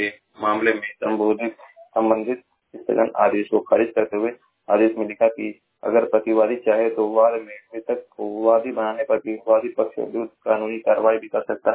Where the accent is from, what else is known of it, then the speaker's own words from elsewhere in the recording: Maharajganj, Uttar Pradesh, India; मैं जिला महाराजगंज का निवासी हूँ।